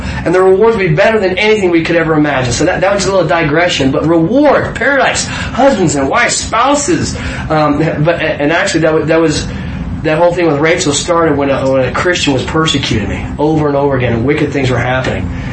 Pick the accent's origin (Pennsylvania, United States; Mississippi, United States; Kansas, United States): Kansas, United States; Wichita; came from my hometown, Wichita, Kansas, they took this one and put it on the top of my stack. I went to Northwest High School. Nobody knows about Wichita.